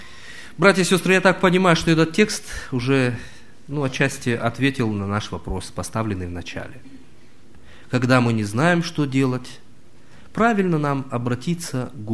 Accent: Beslan, North Ossetia–Alania, Russia; Я из Северной Осетии, из города Беслана.

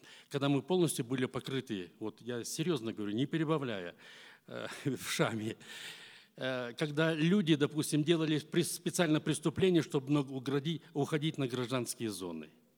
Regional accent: Siberia, Russia; born there; Я родился в Сибири, родители верующие.

